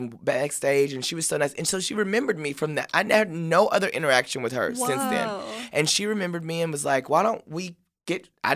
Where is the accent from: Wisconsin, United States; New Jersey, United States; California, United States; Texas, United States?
Texas, United States; oh, I'm from Texas also